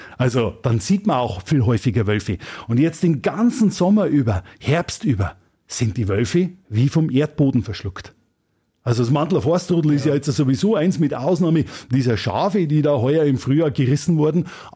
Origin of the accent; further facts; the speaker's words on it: Amberg, Bavaria, Germany; also ich stamme ja aus Amberg und südlich von Amberg ist der große Hirschwald.